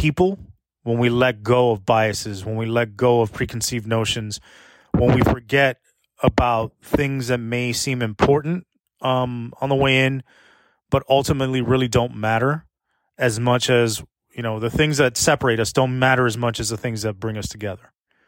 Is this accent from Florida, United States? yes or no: yes; Miami, Florida, United States; there's something very special and unique about growing up in Miami, growing up in South Florida, the meshing of cultures, the ties that bind us down here